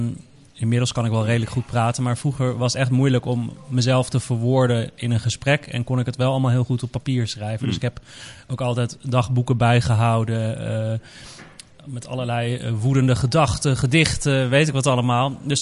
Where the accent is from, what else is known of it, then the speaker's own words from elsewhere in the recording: Amsterdam, North Holland, Netherlands; mijn vader is dus Pakistaans, mijn moeder is Nederlands. Dus ik ben geboren en opgegroeid in Nederland, in Amsterdam. Maar toch een heel, toch wel een duidelijk Pakistaans en islamitische opvoeding meegekregen. Mijn moeder is dus Nederlands, maar bekeerd tot de islam.